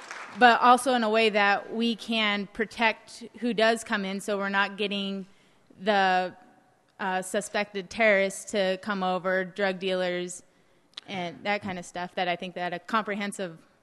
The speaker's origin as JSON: {"language": "English", "town": "Yuma", "region": "Arizona", "country": "United States", "said": "I'm a student here at the University of Arizona, and I'm also from Yuma, Arizona, so we've kind of been inspired a little bit to have President Bush in our town twice in a year."}